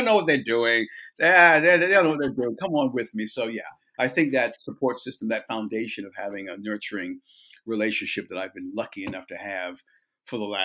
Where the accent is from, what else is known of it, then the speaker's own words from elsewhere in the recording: New York, United States; I'm from New Yorker. I was born and raised in New York. And my father was Caribbean. My mother was American.